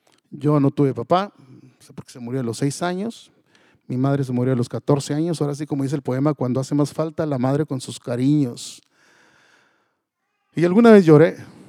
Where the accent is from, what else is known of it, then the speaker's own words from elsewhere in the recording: Torreón, Coahuila, Mexico; yo nací en Torreón, en Coahuila, ya estoy aquí. O sea, vivía en un rancho, vivía en una contexto muy, muy, muy agricultor. Y todas las familias allí se dedicaban a la siembra y cosecha de algodón.